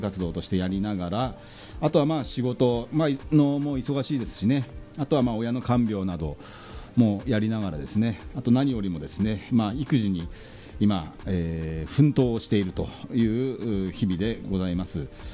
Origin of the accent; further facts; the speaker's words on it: Yokohama, Kanagawa, Japan; 私横浜鶴見区の出身前議員、